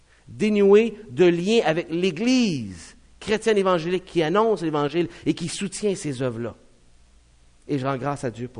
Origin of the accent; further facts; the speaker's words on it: Chibougamau, Quebec, Canada; J'ai grandi à Chibougamau. Et à Chibougamau, j'allais à l'école. Et moi, j'étais minoritaire à l'école anglaise.